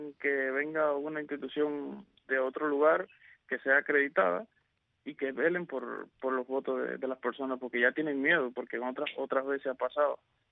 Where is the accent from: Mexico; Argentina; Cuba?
Cuba; Nosotros como ciudadanos cubanos